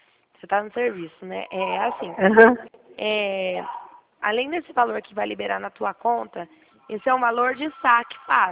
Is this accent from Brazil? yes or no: yes; Dracena, São Paulo, Brazil; Eu sou de Dracena, tá?